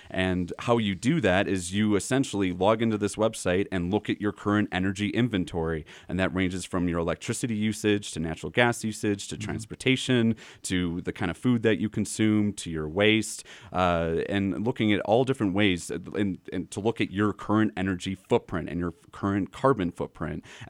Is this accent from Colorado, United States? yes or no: no; Chicago, Illinois, United States; I come from the Chicagoland area, and I was raised on meat and potatoes.